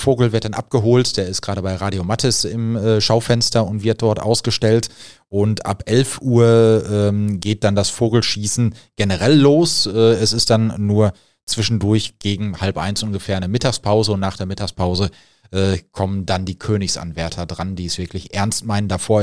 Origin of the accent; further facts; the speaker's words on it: Marl, North Rhine-Westphalia, Germany; born there; Aber ich finde persönlich als gebürtiger Maler auch, muss stehen bleiben.